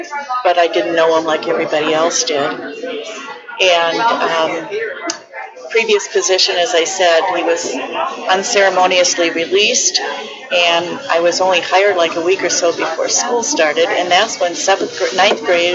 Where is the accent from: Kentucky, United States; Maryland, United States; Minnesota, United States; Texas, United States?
Minnesota, United States; Hutchinson; moved away as an adult; also born or lived in Montana; Have a good day. Originally from Minnesota, Hutchinson. I graduated from St. Olaf in 1966. I went out to Montana, got married and went to Montana.